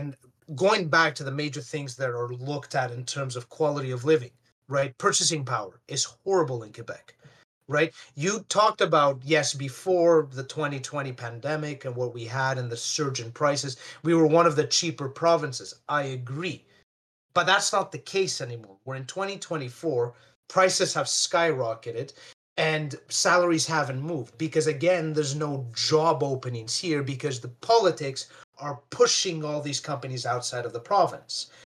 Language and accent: English; Greece; now in Canada; included my home country of Greece and maybe even Zimbabwe.